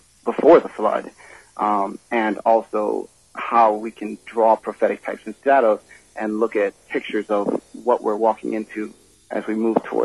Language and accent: English; Cleveland, Ohio, United States; born there; So I was born in Cleveland, Ohio. After graduating high school, I went to college at The Ohio State University